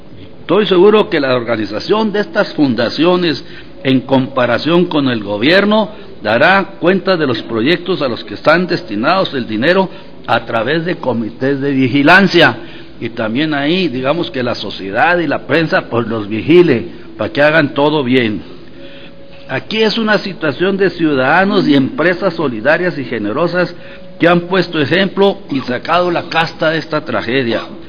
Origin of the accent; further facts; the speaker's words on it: Baja California, Mexico; Que allá en mi tierra, yo soy baja californiano, allá tiembla mucho también